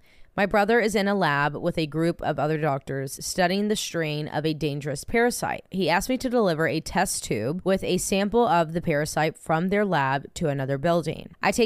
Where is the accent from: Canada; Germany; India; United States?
United States; now in Paris, France; I'm an American living in Paris with my French husband.